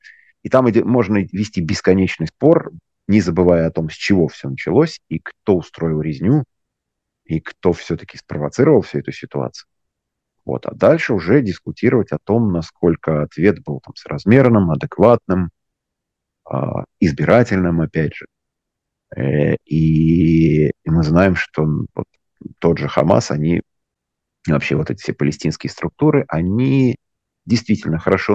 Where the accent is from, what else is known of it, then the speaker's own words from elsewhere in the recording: Kyiv, Ukraine; first language ru; я не русский, я из Киева, я говорю по-русски, да, вот русский даже мой родной язык, но я украинец, я из Украины.